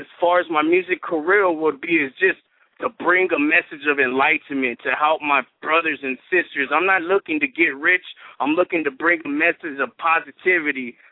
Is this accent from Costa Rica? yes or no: no; West Coast, United States; You know, I grew up in the West Coast.